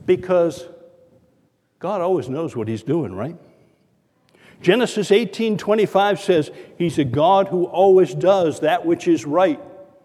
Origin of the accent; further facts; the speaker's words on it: Sanford, Maine, United States; my hometown of Sanford, Maine